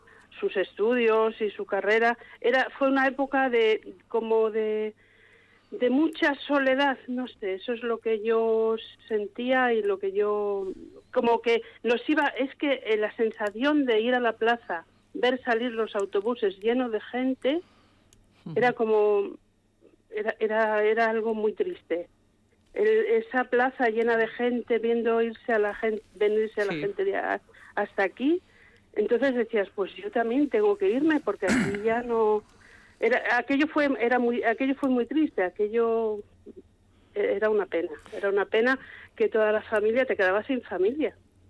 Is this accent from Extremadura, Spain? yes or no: yes; Extremadura, Spain; Digo, no soy de aquí, soy extremeña